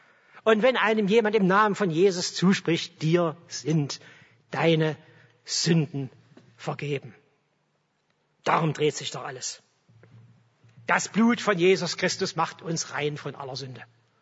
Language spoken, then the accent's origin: German; Chemnitz, Saxony, Germany